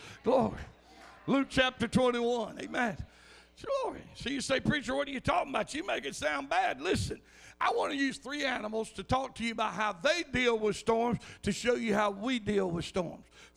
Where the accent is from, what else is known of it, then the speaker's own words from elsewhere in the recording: Munich, Bavaria, Germany; English is a second language; I said, well, I'm from Munich. That's in southern Germany